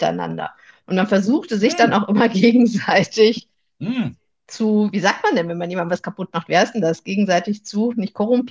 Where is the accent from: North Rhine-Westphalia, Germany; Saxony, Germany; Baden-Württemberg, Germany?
North Rhine-Westphalia, Germany; Jetzt komme ich aus dem Ruhrgebiet